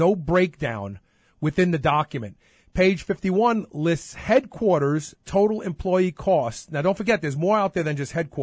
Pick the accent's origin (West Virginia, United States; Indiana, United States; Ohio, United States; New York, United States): New York, United States; Brooklyn; I'm from Brooklyn. We mumble.